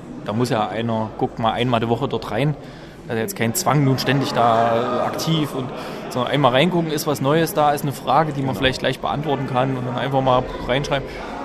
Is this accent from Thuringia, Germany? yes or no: yes; Gera, Thuringia, Germany; also in meiner alten Heimatstadt, haben wir auch ein Forum, www.film-gera.de